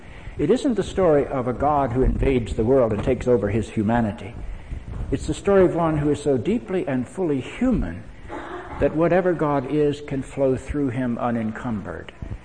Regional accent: Charlotte, North Carolina, United States; When I grew up in Charlotte, North Carolina, my church was radically segregated.

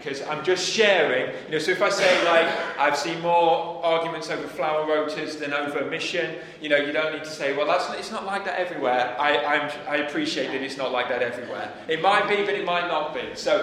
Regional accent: Hull, Yorkshire and the Humber, United Kingdom; we're from Hull, so we have the Humber Bridge, which we love, and it's like when we see the towers of Humber Bridge, it's like home.

